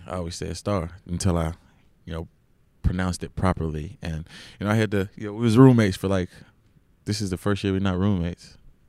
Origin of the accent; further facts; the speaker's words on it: East Chicago, Indiana, United States; I mean, they know I'm from Indiana, but they say, oh, it's East Chicago.